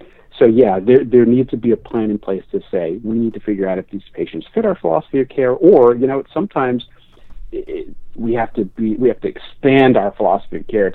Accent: Philadelphia, Pennsylvania, United States; and I'm from Philadelphia.

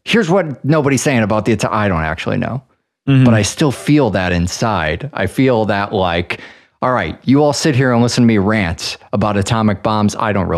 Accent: United States; And as an American, I think about that question as impossible to fucking interpret.

